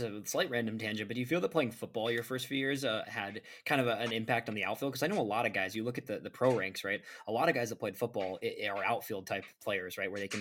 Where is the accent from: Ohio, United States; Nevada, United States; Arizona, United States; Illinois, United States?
Illinois, United States; I think Illinois, I mean, I grew up in Illinois playing in that, you know, baseball